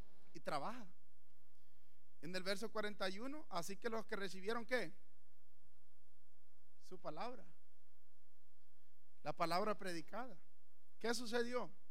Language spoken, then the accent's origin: Spanish; El Salvador; yo ya me crecí en El Salvador con un gran montón de ideas diferentes.